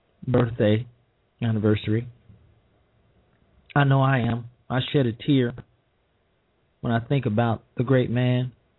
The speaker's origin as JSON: {"language": "English", "region": "Illinois", "country": "United States", "tie": "born or raised there", "said": "Remember, as a state senator in my home state of Illinois, he rarely showed up for votes in the state house."}